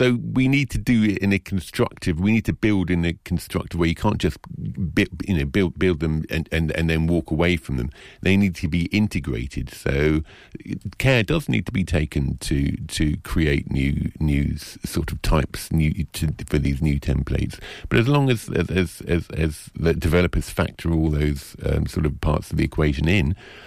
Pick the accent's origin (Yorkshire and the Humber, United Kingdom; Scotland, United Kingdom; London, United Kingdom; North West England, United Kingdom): London, United Kingdom; also born or lived in Glastonbury; I'm a Londoner originally and went to live in Glastonbury for 10 years.